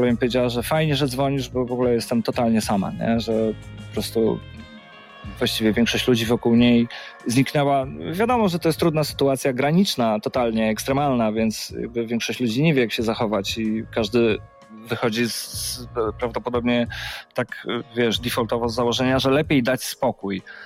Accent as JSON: {"language": "Polish", "town": "Płock", "region": "Masovian Voivodeship", "country": "Poland", "said": "bo ja pochodzę z Płocka"}